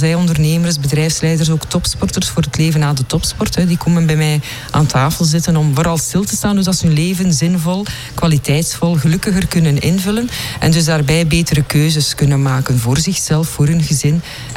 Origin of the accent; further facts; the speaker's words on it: Denderleeuw, Flanders, Belgium; Ik kom uit Denderleeuw.